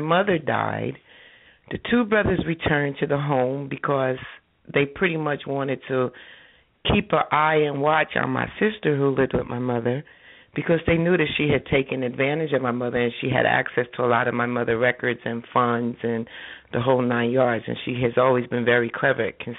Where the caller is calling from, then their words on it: New Jersey, United States; I'm calling from New Jersey.